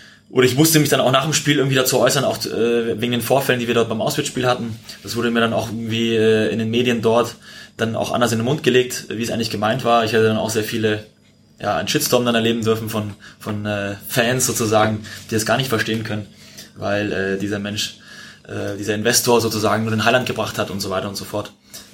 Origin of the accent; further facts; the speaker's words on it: Munich, Bavaria, Germany; ich bin in München aufgewachsen